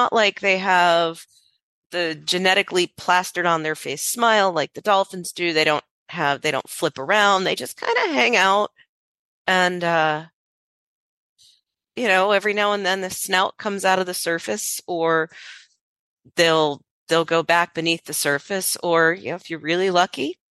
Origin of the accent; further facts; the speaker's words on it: Florida, United States; but when I was growing up in Florida, definitely not a regular sighting at all.